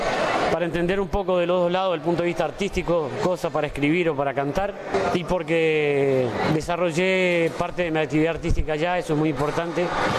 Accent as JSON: {"language": "Spanish", "country": "Uruguay", "lives_now": "Australia", "said": "identidad de sentirse con dos países, eso no me lo va a quitar nadie. Y me siento realmente uruguayo, australiano."}